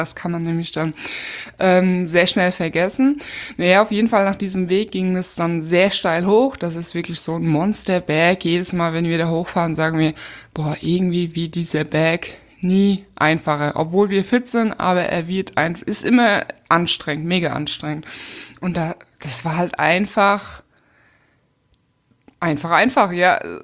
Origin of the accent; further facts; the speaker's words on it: Spain; Das ist eine spanische Firma und hat ihren Hauptsitz hier in meinem Heimatort.